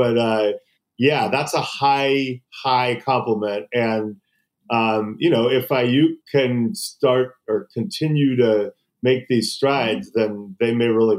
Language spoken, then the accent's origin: English; San Francisco, California, United States; born there; I was born in San Francisco.